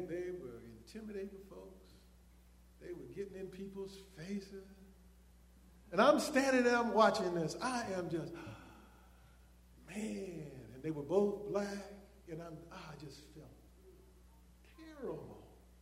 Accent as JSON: {"language": "English", "town": "Oakland", "region": "California", "country": "United States", "said": "I'm from the Oakland, you know, Bay Area."}